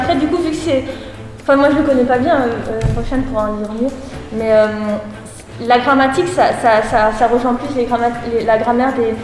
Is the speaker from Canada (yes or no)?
no; Thailand; born there; first language Thai; French is a second language; Ma langue maternelle, c'est le thaïlandais.